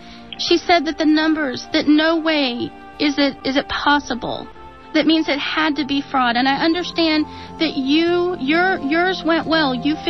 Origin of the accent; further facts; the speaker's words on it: United States; It was my vote. I'm an American. I have a right to have it counted.